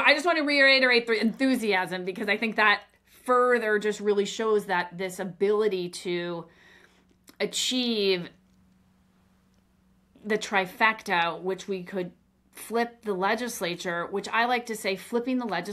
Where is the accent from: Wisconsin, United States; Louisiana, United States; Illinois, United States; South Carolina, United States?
Wisconsin, United States; I mean, I look in my hometown of the Chippewa Valley, and Kristen, you know this.